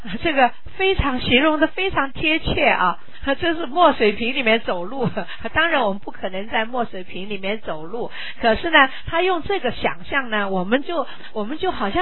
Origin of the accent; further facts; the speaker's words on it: China; 我们中国人呢，就是说生命太苦了啊，悲欢离合的事情太多了啊。